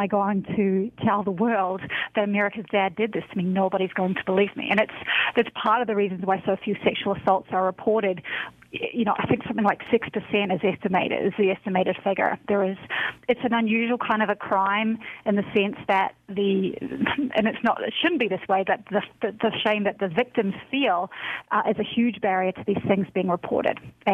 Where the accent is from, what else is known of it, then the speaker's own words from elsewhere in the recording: New Zealand; Like, I grew up in New Zealand watching his shows.